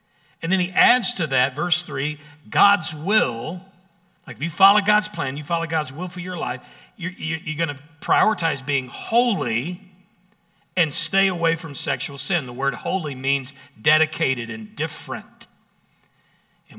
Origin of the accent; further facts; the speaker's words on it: Arkansas, United States; In my hometown in Arkansas, the population tripled overnight with people coming in to view the eclipse from that particular location.